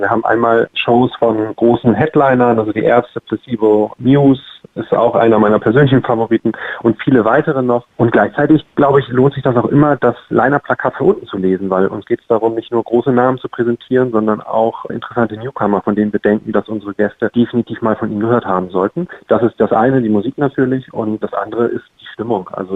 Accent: Hamburg, Germany; Wenn ich das jetzt als Hamburger beantworte

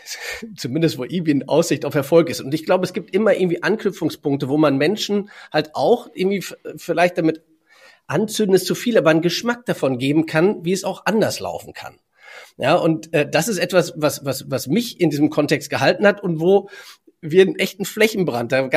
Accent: Germany; Ja, und ich kam da als Deutscher hin.

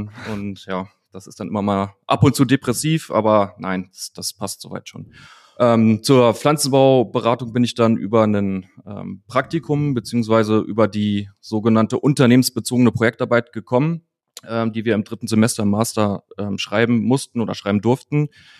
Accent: Germany; ich komme aus Nordhessen, Südniedersachsen. Zur groben Orientierung sage ich dann immer zwischen Kassel und Göttingen. Bin 31 Jahre alt

